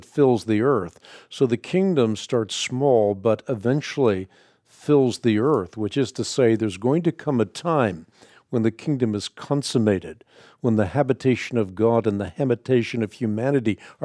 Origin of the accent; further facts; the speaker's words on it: Netherlands; I grew up in Holland. I was part of what was called the Gereformeerde Kerk when I was a child.